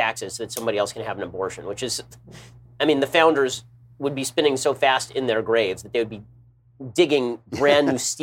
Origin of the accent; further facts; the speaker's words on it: Houston, Texas, United States; Now, I got to say, look, I grew up in Houston. But blackface wasn't a thing down there.